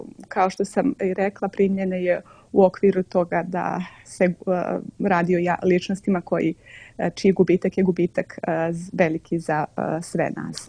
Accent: Montenegro; kad bi god rekla da sam porijeklom iz Crne Gore

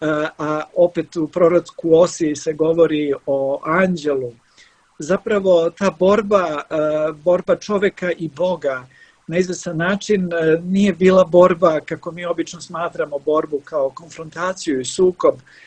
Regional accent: Trebinje, Republika Srpska, Bosnia & Herzegovina; Ja sam inače iz Trebinja i tamo sam odrastao.

